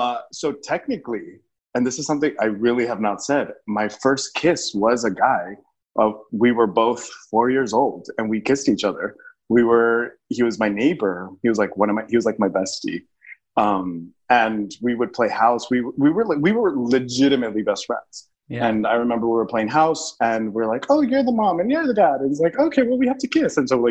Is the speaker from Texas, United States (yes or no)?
yes; El Paso, Texas, United States; Well, so El Paso is a really interesting place because it's right on the border with Mexico